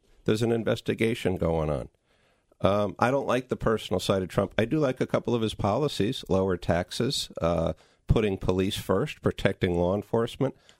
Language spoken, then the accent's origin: English; New Haven, Connecticut, United States; I grew up in New Haven.